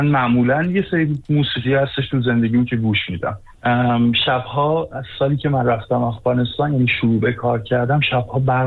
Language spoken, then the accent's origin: Persian; Iran; بعد میگفتم که خب ببخشید، من متاسفانه نه تنها ایرانی گک نیستم بلکه ایرانی هستم.